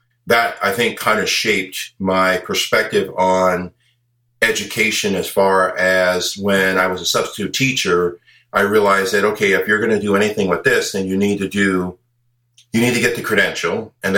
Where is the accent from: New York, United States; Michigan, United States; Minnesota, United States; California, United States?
California, United States; Los Angeles; So I grew up here in Los Angeles. You know, I also went to college here in Los Angeles at UCLA, go Bruins.